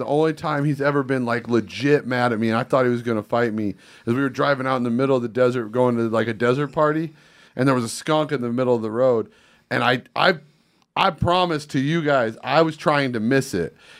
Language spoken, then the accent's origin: English; Minnesota, United States; Like, I can survive. I'm from Minnesota.